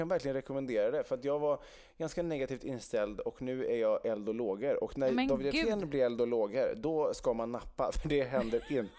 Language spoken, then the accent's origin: Swedish; Götaland, Sweden; Vi befinner oss då i Svealand, men jag är dock uppvuxen då i Götaland.